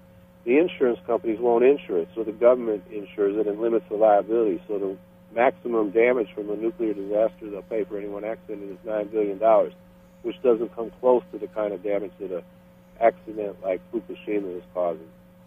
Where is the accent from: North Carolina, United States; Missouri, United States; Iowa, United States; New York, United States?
New York, United States; Like, I'm from New York. There was a reprocessing facility at a place called West Valley